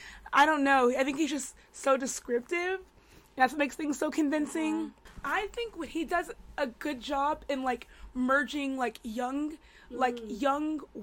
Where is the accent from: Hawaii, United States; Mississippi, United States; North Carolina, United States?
North Carolina, United States; I'm from North Carolina.